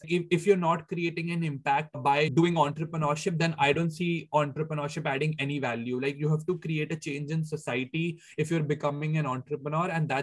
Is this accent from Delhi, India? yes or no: yes; New Delhi, Delhi, India; moved away as an adult; now in Hong Kong; I've been born and brought up in India. So for my first 18 years of life have been in India only. I come from New Delhi, India. Coming from a very middle class, typical family background